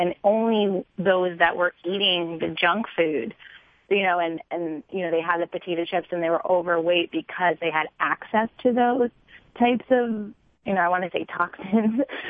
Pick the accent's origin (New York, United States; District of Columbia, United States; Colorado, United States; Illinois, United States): New York, United States; New York City; growing up in New York City, that I only knew about Western medicine.